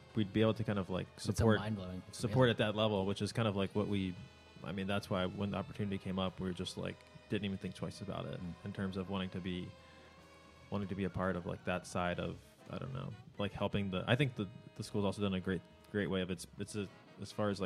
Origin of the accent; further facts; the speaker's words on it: West Virginia, United States; when you found out I was from West Virginia, and so Archie started a joke within the studio about me being from West Virginia.